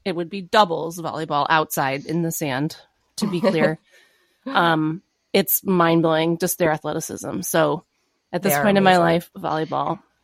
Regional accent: Michigan, United States; I grew up in Michigan.

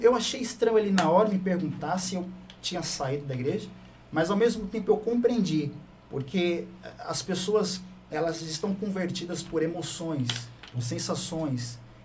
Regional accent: São Paulo, Brazil; E eu sou nascido e criado de São Paulo, né? Comecei fazendo amigos, amizade em São Paulo. E quando eu tinha aproximadamente 12 anos de idade, né, meus pais decidiram se mudar para a Baixada.

